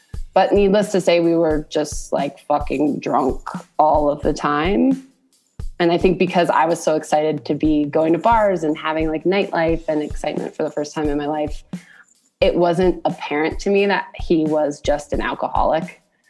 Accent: Denver, Colorado, United States; So I grew up in Denver, but I went to college in Rhode Island

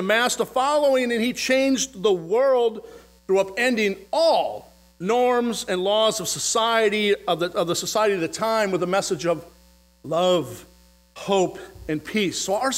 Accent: Minneapolis, Minnesota, United States; I'm from Minneapolis.

